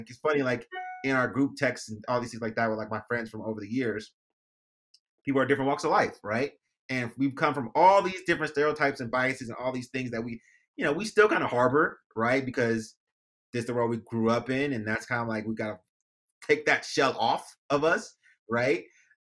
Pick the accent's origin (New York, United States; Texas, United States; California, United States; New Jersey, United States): California, United States; I grew up in Cali